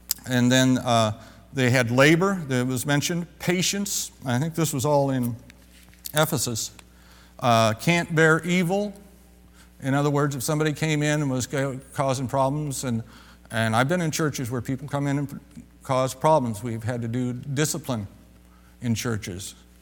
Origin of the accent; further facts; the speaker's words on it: Midwest, United States; Of course, I grew up in the Midwest.